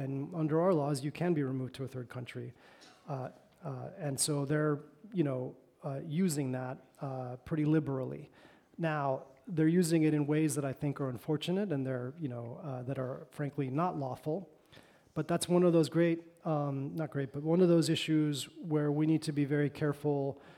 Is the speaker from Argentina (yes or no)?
yes; Argentina; Now, I'm from Argentina originally, right?